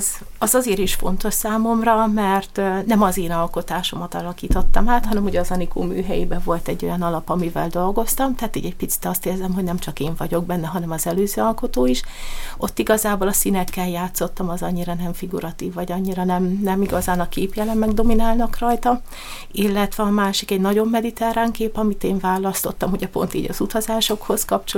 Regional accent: Miskolc, Borsod-Abaúj-Zemplén, Hungary; és aztán természetesen miskolciként elkezdtem utána

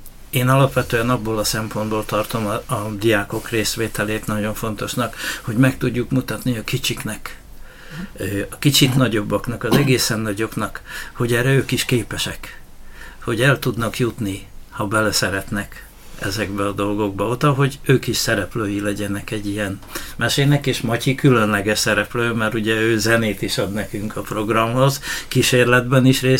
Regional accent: Sátoraljaújhely, Borsod-Abaúj-Zemplén, Hungary; born there; de mivel én sátorajai helyben születtem, és ott nem volt kémia tagozat

